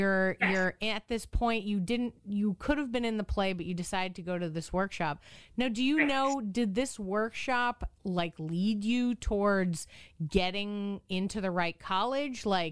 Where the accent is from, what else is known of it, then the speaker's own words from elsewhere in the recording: Boston, Massachusetts, United States; But, you know, from the point of view of when I grew up in Boston. My mom was a teacher with Boston Public Schools.